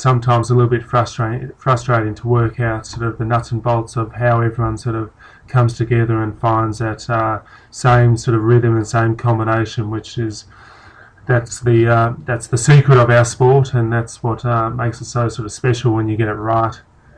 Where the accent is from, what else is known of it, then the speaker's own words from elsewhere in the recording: Melbourne, Victoria, Australia; I'm from Melbourne, Australia